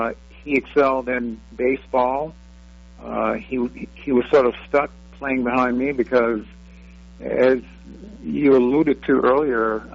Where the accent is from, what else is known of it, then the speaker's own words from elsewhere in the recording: South Carolina, United States; I was from South Carolina. The only games you got down in South Carolina back during the 60s, you get the Baltimore Colts.